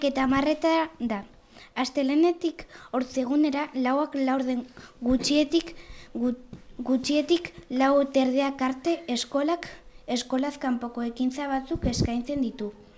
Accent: San Sebastián, Basque Country, Spain; born there; now in Elizondo, Spain; eta 11 urte ditut. Elizondon bizi naiz eta Donostian jaio nintzen.

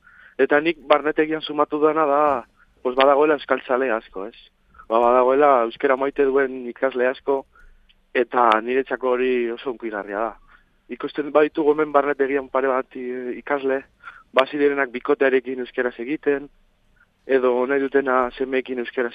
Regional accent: Basque Country, Spain; ni bizkaitarra naiz, eta etengabe egun osoan, 24 orduetan euskeraz egitea oso gutxitan

